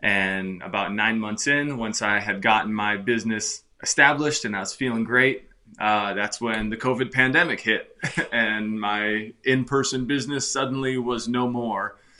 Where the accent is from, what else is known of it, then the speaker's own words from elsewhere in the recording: Minnesota, United States; I grew up in Minnesota, had an interest in health, had an interest in the body, and ended up going into physical therapy.